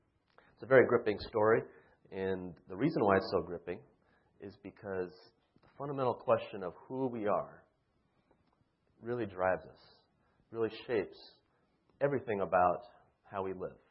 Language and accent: English; Las Vegas, Nevada, United States; also born or lived in California; I am from the western side of the country. I was born in California and raised in Las Vegas, of all places.